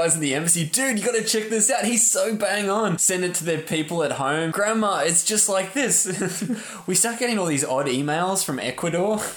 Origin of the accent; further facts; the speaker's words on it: Australia; I'm sorry, we're Australian. You need to learn English.